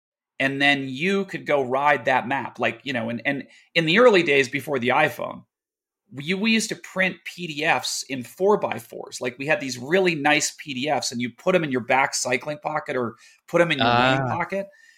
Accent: Colorado, United States; Well, I was lucky that I grew up in Colorado

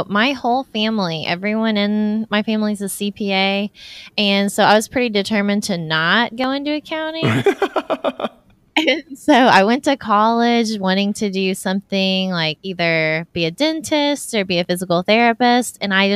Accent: Kentucky, United States; I grew up in Eastern Kentucky and I wanted to play the fiddle so bad

